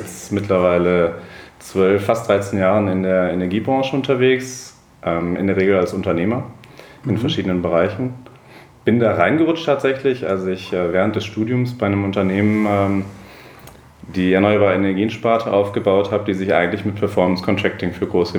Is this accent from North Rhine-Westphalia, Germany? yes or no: yes; Cologne, North Rhine-Westphalia, Germany; ich bin eigentlich Kölner. Studiert habe ich in St. Augustin